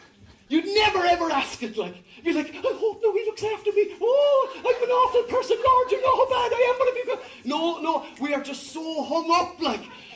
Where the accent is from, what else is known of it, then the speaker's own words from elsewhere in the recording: Ireland; And we think to ourselves, because we're Irish, the cheek of you. How dare you ask that? But that's because we're Irish.